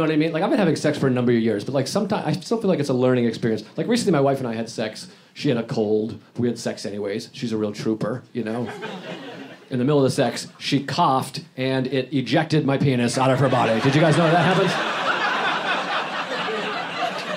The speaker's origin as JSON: {"language": "English", "town": "Boston", "region": "Massachusetts", "country": "United States", "said": "I'm from Boston."}